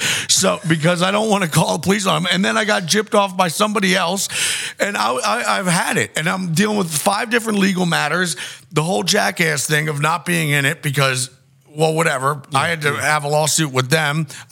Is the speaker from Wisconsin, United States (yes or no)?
no; Philadelphia, Pennsylvania, United States; born there; I'm 43. I'm Italian, or I'm Sicilian and Irish, and I was born in Philly over the bridge.